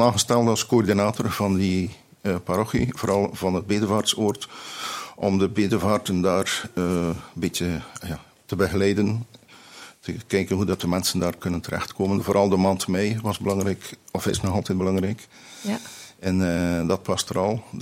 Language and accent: Dutch; Bruges, West Flanders, Belgium; born there; ben geboren in Sint-Anna. Sint-Anna moederhuis, zeiden we toen, maar dat is de materniteit. Moederhuis of materniteit Sint-Anna, dat was in stad Brugge zelf.